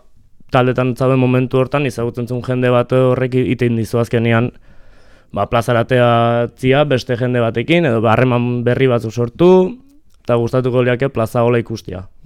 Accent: Basque Country, Spain; Hemen Landetxeko plazan, bai. Elizalde auzoan.

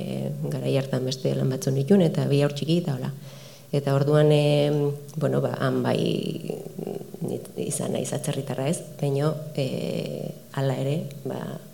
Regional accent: Oiartzun, Basque Country, Spain; also born or lived in Canada; euskalduna naiz, oihartzuara naiz

